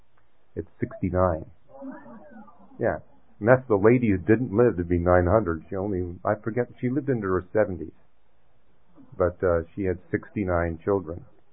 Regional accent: Canada; I'm from Canada, and you compare Canada to the United States.

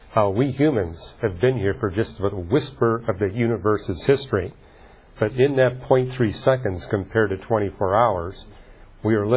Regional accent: Montreal, Quebec, Canada; born there; He got super excited when he found I was born in Montreal and that my father had designed the boards for the forum in Montreal

